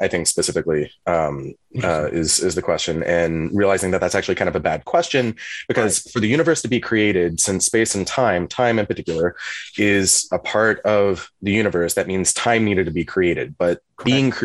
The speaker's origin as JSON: {"language": "English", "region": "Virginia", "country": "United States", "tie": "born or raised there", "lives_now": "Brooklyn, United States", "said": "I grew up in Virginia. Yeah. In kind of the peninsula area, like Newport News, Yorktown, Williamsburg."}